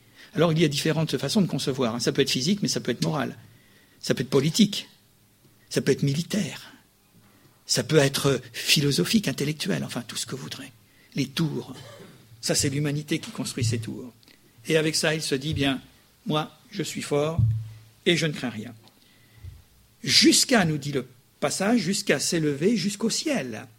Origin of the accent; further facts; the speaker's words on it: France; Notre identification unitaire, c'est que nous sommes français.